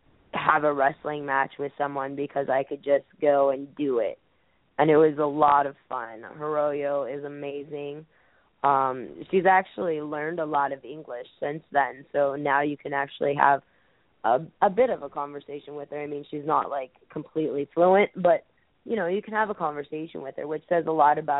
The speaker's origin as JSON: {"language": "English", "country": "United States", "said": "Well, I've started saying that Shimmer, even though I'm American and it's in Chicago, that I'm a minority there"}